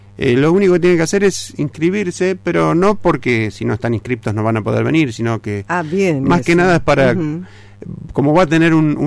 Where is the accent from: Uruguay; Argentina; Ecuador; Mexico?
Argentina